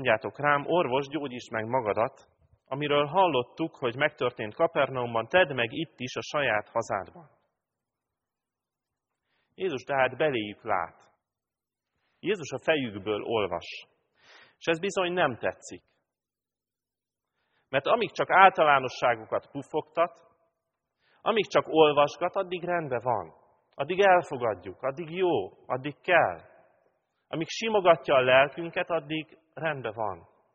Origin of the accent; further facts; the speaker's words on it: Pápa, Veszprém County, Hungary; Mikor már lelkészként elmentem a szülővárosomba prédikálni